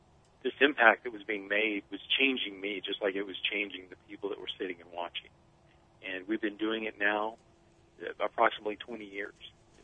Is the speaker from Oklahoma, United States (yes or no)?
yes; Oklahoma City, Oklahoma, United States; moved away as an adult; I grew up in Oklahoma City. I was there until I was 18.